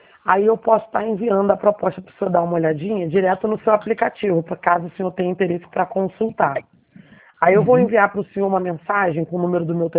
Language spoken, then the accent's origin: Portuguese; Rio de Janeiro, Brazil; Rio de Janeiro.